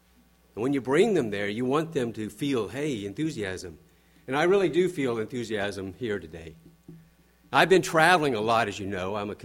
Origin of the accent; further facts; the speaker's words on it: New Mexico, United States; I grew up in New Mexico, an unamended ecclesia in New Mexico.